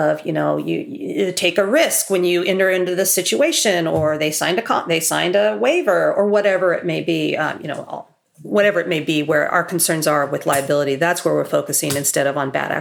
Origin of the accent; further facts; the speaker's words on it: Kansas, United States; I grew up in Kansas and University of Kansas at the time was doing this special studies degree